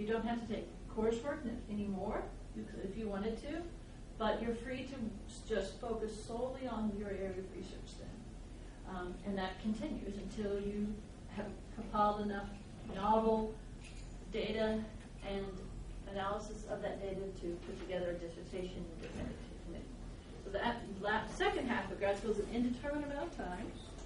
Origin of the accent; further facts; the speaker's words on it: Hollow Rock, Tennessee, United States; So I grew up in Hollow Rock, Tennessee. On the farm, my parents still have the farm, and we grow cotton and corn and soybeans in that area of the country.